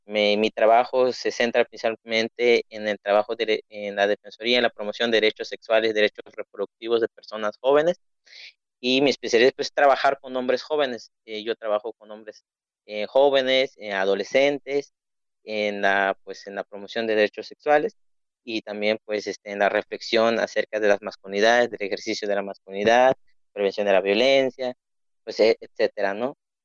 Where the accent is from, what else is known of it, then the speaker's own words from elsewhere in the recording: Chunhuhub, Quintana Roo, Mexico; soy del estado de Quintana Roo, de una comunidad que se llama Chunjujú, Quintana Roo, del estado. Tengo 22 años